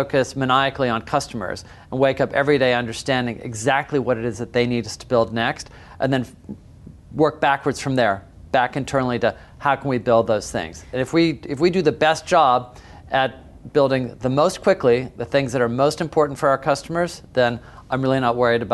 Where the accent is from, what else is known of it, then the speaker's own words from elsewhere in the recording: Seattle, Washington, United States; Well, I grew up in Seattle